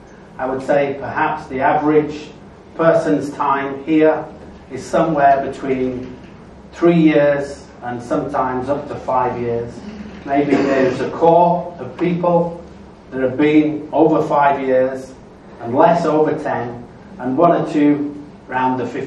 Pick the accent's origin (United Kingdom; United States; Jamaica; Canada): United Kingdom; England; also born or lived in Wales; I'm English, I was born in English, but I'm half Welsh. My father's Welsh and my mother's English. So I lived in Wales for a long time, and I came to Macedonia, I came to Skopje 15 years ago